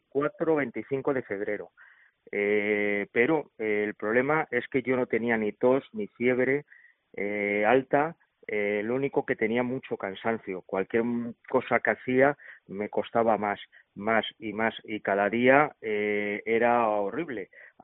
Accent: Spain; porque yo, como español, yo no llamo al médico.

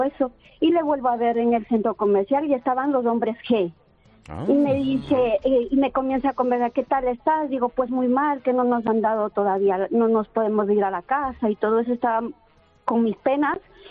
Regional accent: Zaragoza, Aragon, Spain; Bueno, yo soy de Zaragoza.

